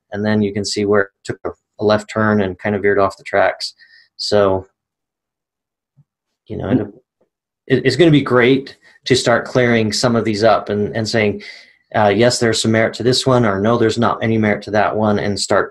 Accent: Roosevelt, United States; One, when I was a child, I grew up here in Roosevelt, and there was one night that I was up late.

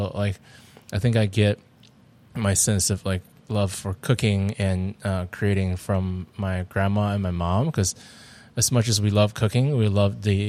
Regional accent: Beijing, China; now in United States; China. yeah, I was born and raised in Beijing.

